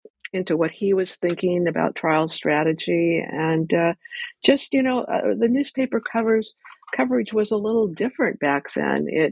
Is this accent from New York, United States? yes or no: no; Ventura, California, United States; I grew up in Ventura, and somebody had brought up that case